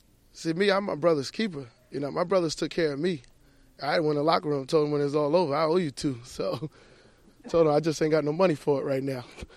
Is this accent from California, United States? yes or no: no; New York, United States; I am used to playing in the cold. That's one thing I am. I'm a New Yorker.